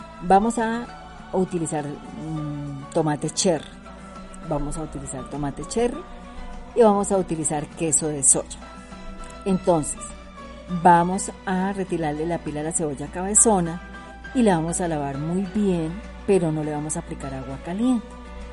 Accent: Bucaramanga, Santander, Colombia; also born or lived in Pamplona; yo nací en Pamplona y crecí en Bucaramanga. Acá me casé, acá tuve mis hijos. Aquí he visto nacer a mis nietos

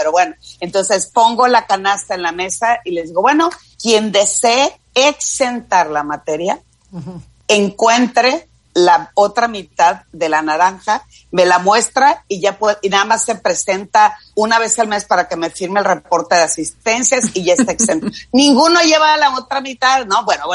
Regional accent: Culiacán, Sinaloa, Mexico; Y como buena norteña, yo soy de Culiacán

